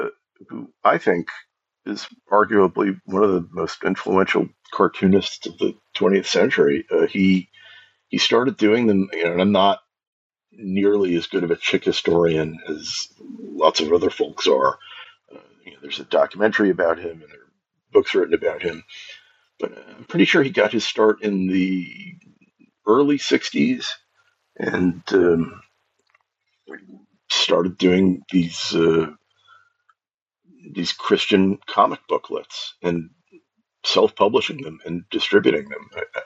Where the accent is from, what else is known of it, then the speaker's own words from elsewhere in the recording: New York, United States; because I grew up in New York, but spent a lot of time out on Long Island, which is very suburban.